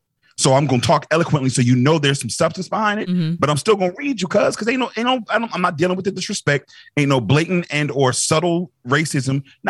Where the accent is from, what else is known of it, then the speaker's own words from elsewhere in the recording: Charleston, South Carolina, United States; because of how I grew up in Charleston, melting pot and all of that good stuff